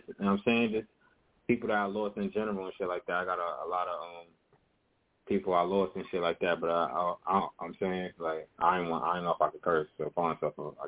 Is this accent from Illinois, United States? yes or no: no; Astoria, New York, United States; But yeah, man … I'm from Astoria, Queens, man. I've been doing music since a young age